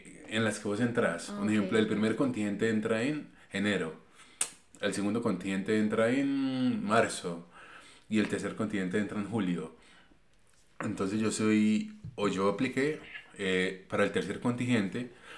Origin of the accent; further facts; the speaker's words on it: Floridablanca, Santander, Colombia; Yo soy de Floridablanca, Santander.